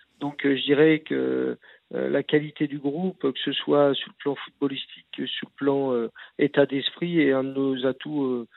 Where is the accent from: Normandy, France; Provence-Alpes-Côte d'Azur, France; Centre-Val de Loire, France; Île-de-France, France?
Normandy, France; Grand-Quevilly; Alors, je dis Quevilly, est-ce que je suis normand ? Et puis, j'étais au lycée à Grand-Quevilly